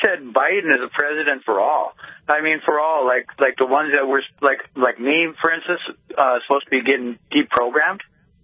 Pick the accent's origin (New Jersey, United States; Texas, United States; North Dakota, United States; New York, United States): North Dakota, United States; Wheatland; Well, I mean, I'm from Wheatland, North Dakota. We got gravel roads here.